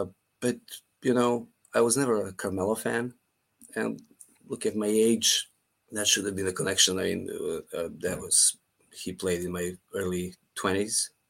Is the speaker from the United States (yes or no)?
no; Serbia; I'm from Serbia, so yeah.